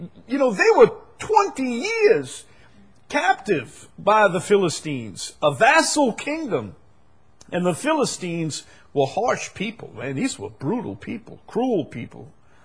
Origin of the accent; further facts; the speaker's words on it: Chalmette, Louisiana, United States; I grew up in Chalmette in the shadow, almost in the shadow of the Chalmette battlefield and the Chalmette Museum.